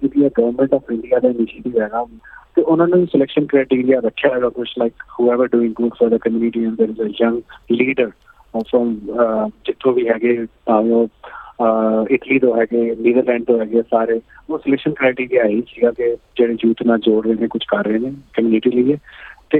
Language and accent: Punjabi; Delhi, India; ਮੈਂ ਦਿੱਲੀ ਤੋਂ ਹਾਂ, ਮੈਂ ਉੱਥੇ ਗਿਆ ਨਹੀਂ ਹਾਂ ਹਾਲੇ ਤੱਕ